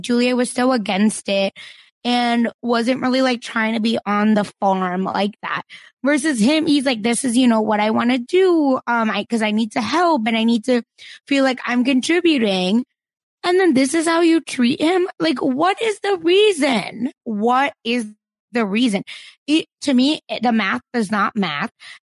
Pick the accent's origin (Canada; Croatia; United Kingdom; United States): United States; Broken Arrow, Oklahoma; I'm from Broken Arrow, Oklahoma.